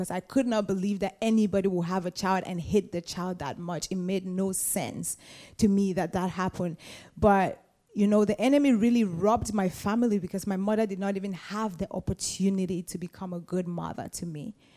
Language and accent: English; Cameroon; I'm from Cameroon originally, which is in Central Africa. My family was a polygamous family